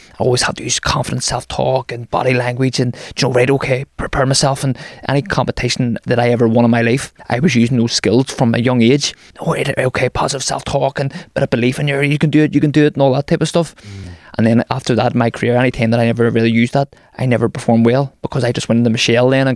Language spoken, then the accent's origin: English; Belfast, Northern Ireland, United Kingdom; I come from Andytown in West Belfast. Working class area, went to school there, De La Salle.